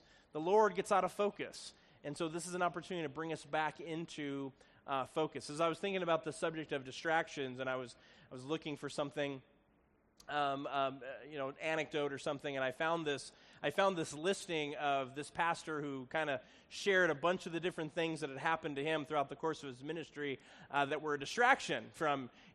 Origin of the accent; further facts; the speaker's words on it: Chicago, Illinois, United States; But I'm from Chicago. I'm a city boy